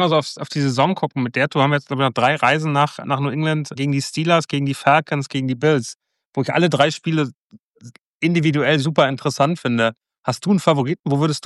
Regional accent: Hamburg, Germany; Für mich als Hamburger ist Boston immer so ein bisschen mehr wie Hamburg

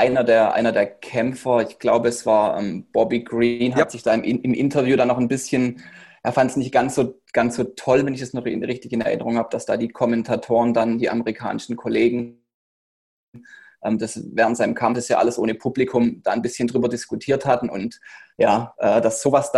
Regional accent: Heilbronn, Baden-Württemberg, Germany; Wie du schon gesagt hattest, ich bin 27, komme jetzt aus dem Heilbronner Raum

